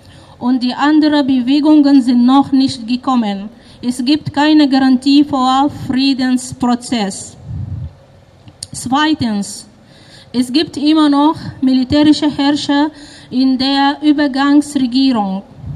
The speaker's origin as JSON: {"language": "German", "country": "Sudan", "second_language": "German", "said": "Ich komme aus dem Sudan."}